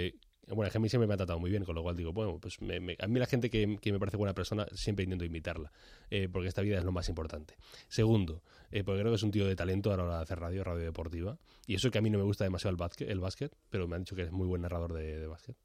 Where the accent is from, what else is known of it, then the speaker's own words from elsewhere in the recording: Granada, Andalusia, Spain; Como yo soy de Granada, sí lo sé.